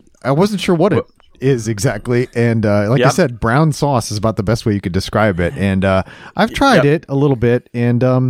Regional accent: Ohio, United States; When I was when I was growing up in Ohio

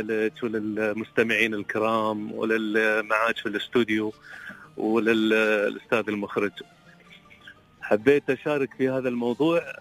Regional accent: United Arab Emirates; إحنا عندنا في الإمارات السن 40 و50 شباب

